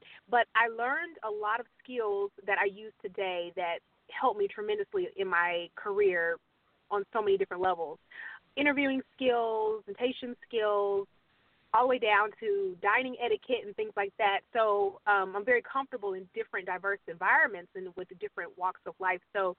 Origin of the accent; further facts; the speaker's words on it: Oklahoma, United States; I'm from Oklahoma, and I was born singing.